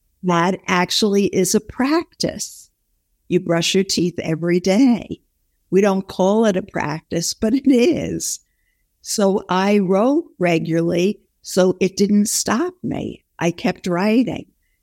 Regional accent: Brooklyn, New York, United States; I don't think he knew I had a sister, that I came from Brooklyn, what my father did for a living.

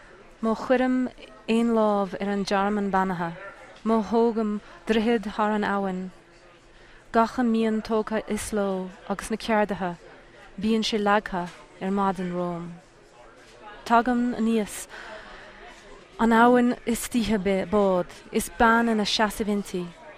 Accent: Ireland; growing up in Ireland, I felt that poetry was integral to my own personal sort of growth.

